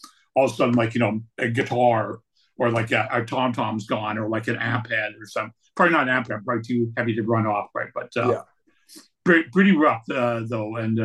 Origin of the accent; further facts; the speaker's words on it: Canada; I'm a Canadian. I'll go to a show when there's ice and snow.